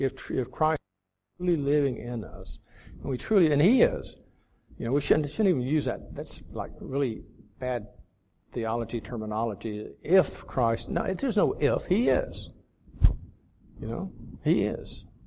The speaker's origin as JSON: {"language": "English", "region": "Florida", "country": "United States", "tie": "born or raised there", "said": "You know, I grew up in Florida, and so we would go to the beaches"}